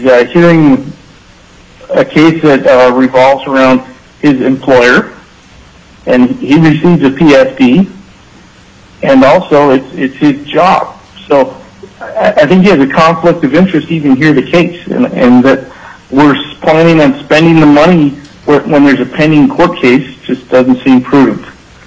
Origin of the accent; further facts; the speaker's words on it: Delta Junction, Alaska, United States; I'm from Delta Junction.